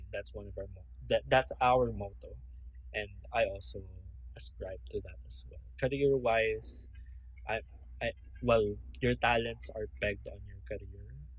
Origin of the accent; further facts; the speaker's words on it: Philippines; For my nationality, I'm Filipino.